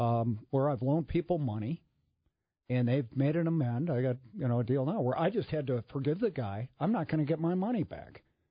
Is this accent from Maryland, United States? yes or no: no; Edina, Minnesota, United States; I'm from Edina.